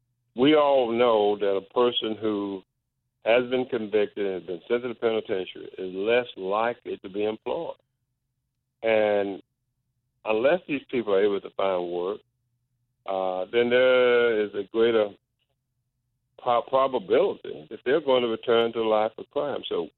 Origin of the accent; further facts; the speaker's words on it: Texas, United States; It's still utilized in a number of states, including my home state of Texas.